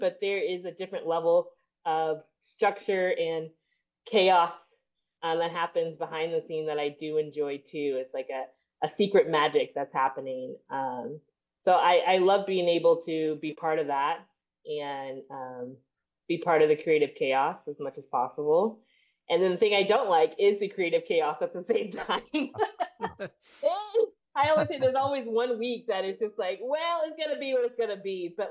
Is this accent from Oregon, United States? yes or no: no; Houston, Texas, United States; now in Austin, United States; My theater journey started when I was a wee lad. I grew up in Houston and I was doing theaters, little community theater spots as kids.